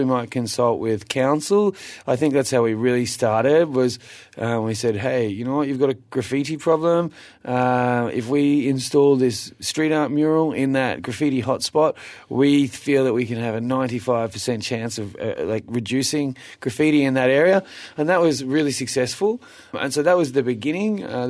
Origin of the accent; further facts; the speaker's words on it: Benalla, Victoria, Australia; Well, I grew up in what's considered to be a fairly small town called Benalla, which is about 2.5 hours northeast of Melbourne.